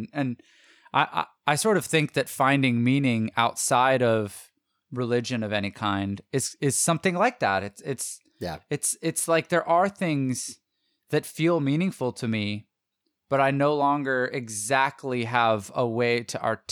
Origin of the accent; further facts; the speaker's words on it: Canada; now in California, United States; I grew up in Canada.